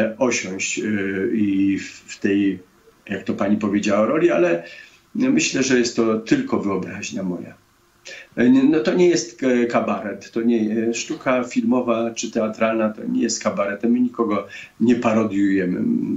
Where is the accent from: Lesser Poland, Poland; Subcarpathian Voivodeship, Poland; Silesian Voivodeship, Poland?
Lesser Poland, Poland; Waksmund; Zawsze mówię, że jestem z Podhala, z Waxmunda, z małej wioski góralskiej